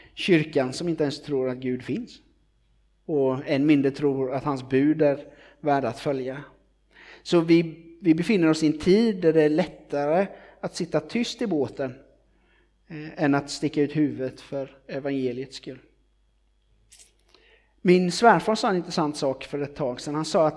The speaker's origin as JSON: {"language": "Swedish", "country": "Sweden", "said": "Jag är ju svensk."}